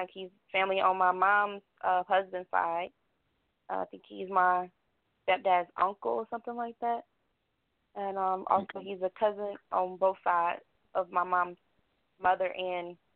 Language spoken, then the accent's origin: English; Indianola, Mississippi, United States; I'm from Indianola, Mississippi.